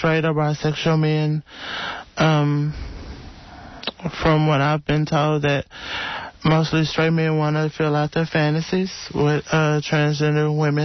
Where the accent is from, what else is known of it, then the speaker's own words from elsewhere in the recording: Milwaukee, Wisconsin, United States; born there; I was born in Milwaukee, Wisconsin.